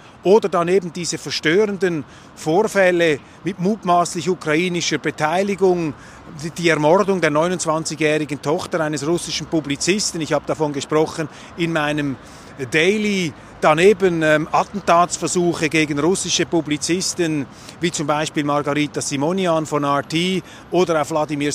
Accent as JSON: {"language": "German", "country": "Switzerland", "said": "Als Schweizer haben wir nur Partei zu ergreifen für die Schweiz."}